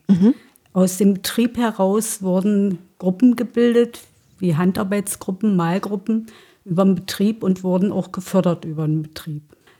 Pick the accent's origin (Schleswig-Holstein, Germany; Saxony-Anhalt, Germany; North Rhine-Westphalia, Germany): Saxony-Anhalt, Germany; Gommern; Und dort bin ich auch geboren. Und Gommern ist meine Heimatstadt. Ich bin am Kulk groß geworden.